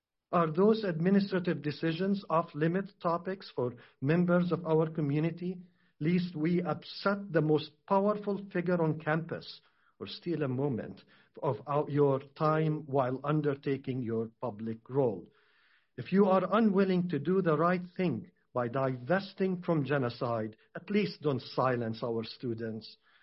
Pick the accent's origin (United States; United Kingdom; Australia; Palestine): Palestine; Gaza Strip; I told you that I am from Gaza